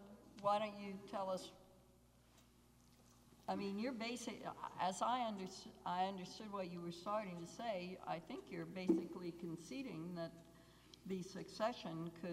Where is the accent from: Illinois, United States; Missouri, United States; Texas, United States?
Texas, United States; I mean, I'm a Texan